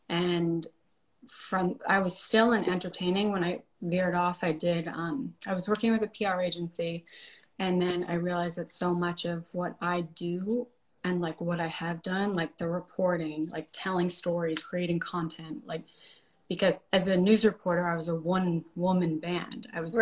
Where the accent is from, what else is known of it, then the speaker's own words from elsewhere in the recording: New York, United States; moved away as an adult; now in Los Angeles, United States; I am from New York originally, and have been living in LA for the last 8 years.